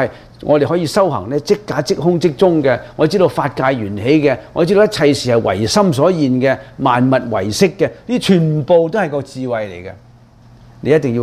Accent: China; now in Canada; 咁有啲人點解你我哋華僑中國人冇嚟啊？

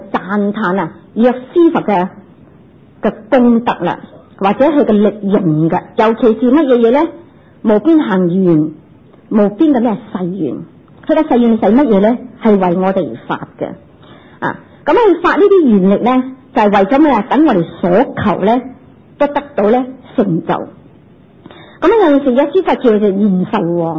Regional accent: China; 我们中国人有句那些什么西春就是写出入平安的

